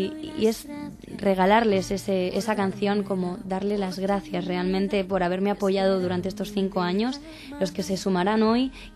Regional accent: Talavera de la Reina, Castilla-La Mancha, Spain; En mi tierra, en mi casita, a partir de las 7 de la tarde.

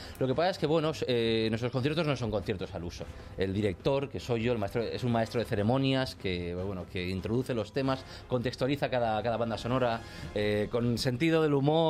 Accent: Valencian Community, Spain; Sí, yo soy valenciano

